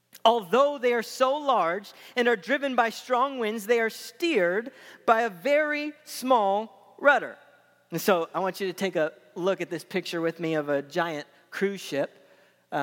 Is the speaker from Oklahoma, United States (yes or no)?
yes; Tulsa, Oklahoma, United States; So I'm from Tulsa, Oklahoma, but my family and my grandparents, they had a little farm in Kellyville, Oklahoma that had 80 acres.